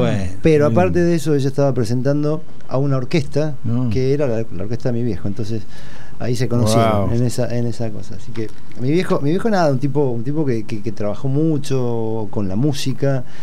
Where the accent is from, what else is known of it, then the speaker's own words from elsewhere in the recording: Buenos Aires, Argentina; soy de Almagro, crecí a 5 cuadras y media del Abasto.